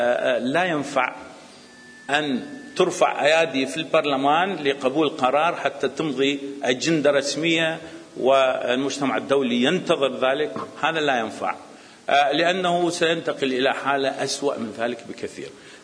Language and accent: Arabic; Iraq; وانا كعراقي